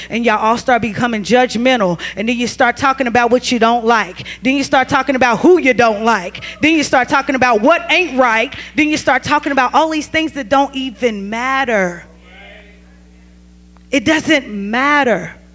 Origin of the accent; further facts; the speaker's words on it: Lexington, Kentucky, United States; And it's in my home state, Lexington, Kentucky